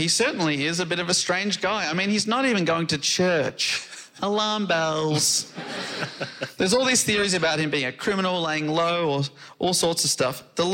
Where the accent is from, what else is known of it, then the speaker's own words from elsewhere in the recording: England, United Kingdom; And being English, I was wondering, Phil, if you could possibly bring this scene to life for